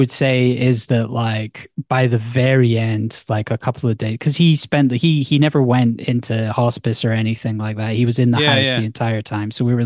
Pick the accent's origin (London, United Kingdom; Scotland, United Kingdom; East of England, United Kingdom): Scotland, United Kingdom; you know, we're definitely Scottish.